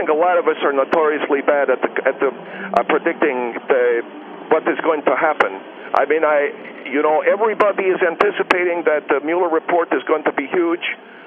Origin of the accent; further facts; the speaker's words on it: Minnesota, United States; I come from Minnesota, okay?